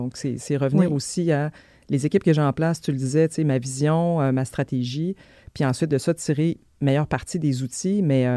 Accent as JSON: {"language": "French", "region": "Quebec", "country": "Canada", "said": "Et je pense qu'on doit être fiers oui. de ça en tant que Québécois"}